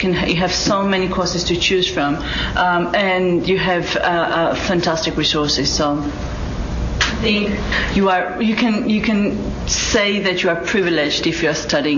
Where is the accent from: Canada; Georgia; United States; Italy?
Georgia; and I'm come from Georgia